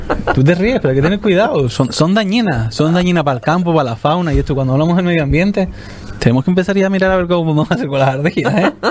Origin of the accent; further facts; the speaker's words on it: Canary Islands, Spain; somos de Fuerteventura, no vamos a defender lo nuestro, ¿qué vamos a defender?